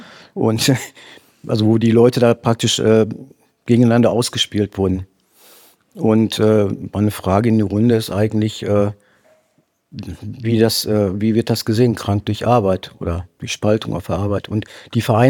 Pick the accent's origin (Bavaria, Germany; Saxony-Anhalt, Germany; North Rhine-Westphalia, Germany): North Rhine-Westphalia, Germany; Bochum; Ich komme aus Bochum